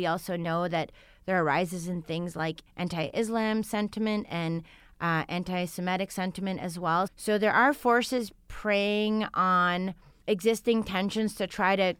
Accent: Montreal, Quebec, Canada; and I should say that I'm from Montreal

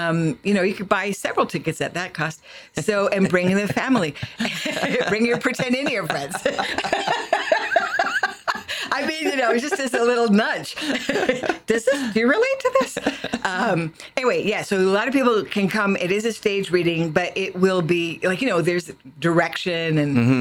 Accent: Vancouver, British Columbia, Canada; born there; I was born out West. I was born in Vancouver.

